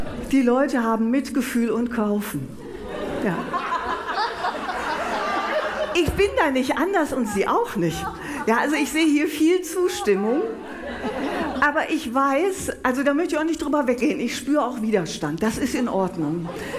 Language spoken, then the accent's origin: German; Bonn, North Rhine-Westphalia, Germany; ich komme doch aus Bonn